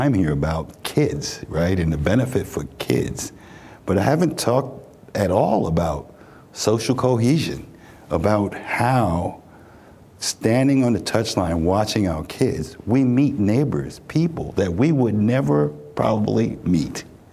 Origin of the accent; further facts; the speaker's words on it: Brooklyn, New York, United States; I'm a kid from Brooklyn, played stickball and basketball.